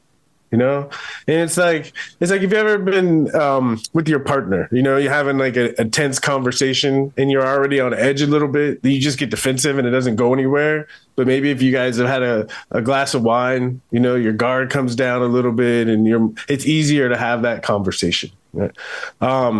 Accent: San Diego, California, United States; born or raised there

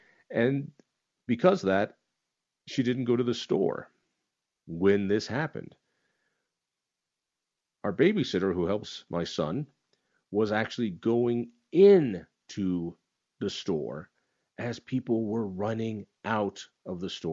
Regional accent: Boulder, Colorado, United States; you can imagine how beloved I am in my hometown for holding that position. I find Boulder to be one of the more intolerant places in Colorado.

